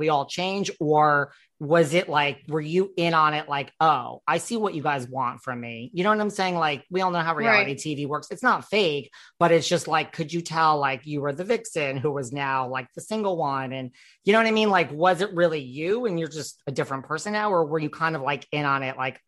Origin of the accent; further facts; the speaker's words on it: New York City, New York, United States; You both, I mean, I'm from New York City. You both have East Coast energy.